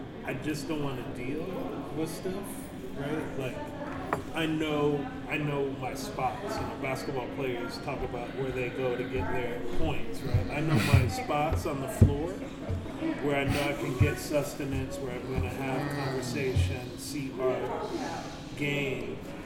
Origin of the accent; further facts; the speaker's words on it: Terre Haute, Indiana, United States; also born or lived in Virginia / Texas; I'm of a particular experience in this state because I grew up in Terre Haute and went to school at IU. I've lived in Virginia and Texas also.